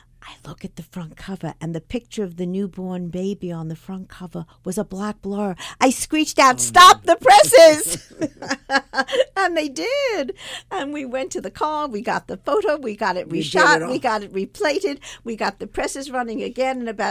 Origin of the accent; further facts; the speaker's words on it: Brooklyn, New York, United States; And I was born in Brooklyn. I'm a Brooklyn right. girl.